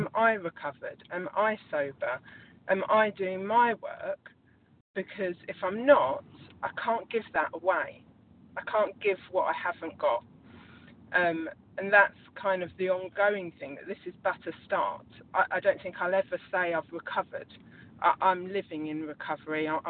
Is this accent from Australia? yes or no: no; United Kingdom; from the UK.